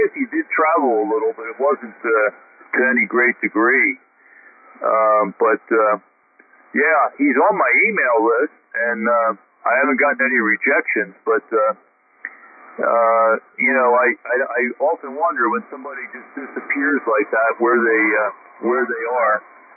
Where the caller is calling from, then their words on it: Cape May, New Jersey, United States; I'm hearing you from Richboro. You're hearing me from Cape May.